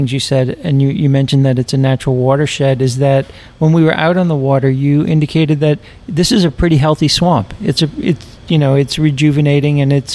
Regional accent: Louisiana, United States; and I grew up in Louisiana

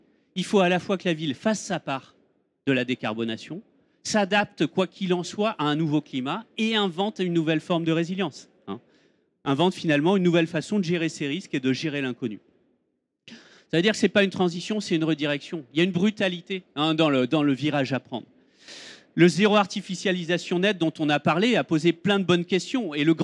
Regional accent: Nantes, Pays de la Loire, France; Moi, je suis nantais

